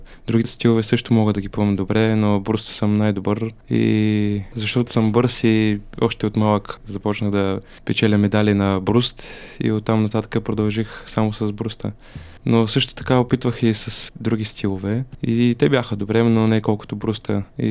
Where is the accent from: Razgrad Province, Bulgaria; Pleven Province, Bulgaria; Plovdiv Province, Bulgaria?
Plovdiv Province, Bulgaria; Plovdiv; Ами да, от Пловдив съм.